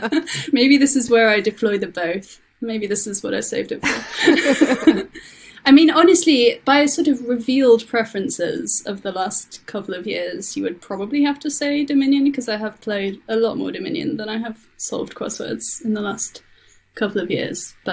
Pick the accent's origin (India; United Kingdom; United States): United Kingdom; Leeds, Yorkshire and the Humber; Oh, well, this is an easy one because Leeds is my hometown, so it has to be Leeds.